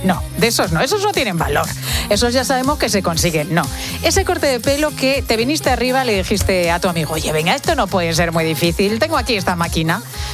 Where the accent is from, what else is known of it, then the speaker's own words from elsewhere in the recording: Madrid, Community of Madrid, Spain; Que ojalá tuviera yo pueblo, que soy de Madrid, con padres de Madrid, abuelos de Madrid, y es una carencia.